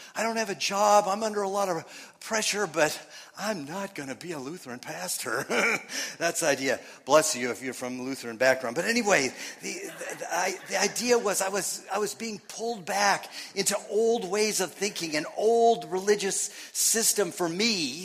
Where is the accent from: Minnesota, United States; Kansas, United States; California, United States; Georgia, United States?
Minnesota, United States; I mean, I was from Minnesota. My wife's from Nebraska. We met in Iowa, and that's about the only thing I like about Iowa.